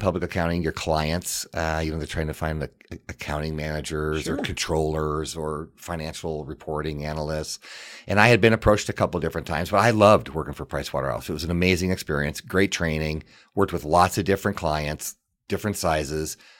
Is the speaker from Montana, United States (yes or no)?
yes; Missoula, Montana, United States; So it was fun to go to school in my hometown. And that meant a lot to me. What it provided me is unbelievable opportunity. You know, a lot of my friends are still in Missoula.